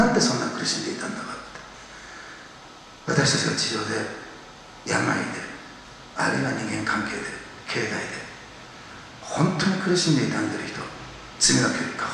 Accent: Osaka, Japan; 大阪出身なんでお父ちゃんって言うんですけどね

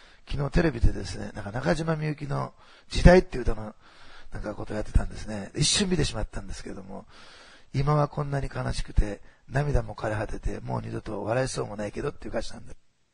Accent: Osaka, Japan; 大阪は私のふるさとなんで、

